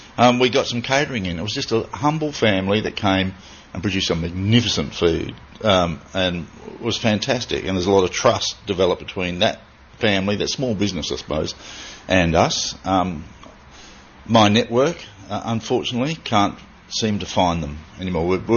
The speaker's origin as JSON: {"language": "English", "country": "Australia", "said": "because we're Australian first."}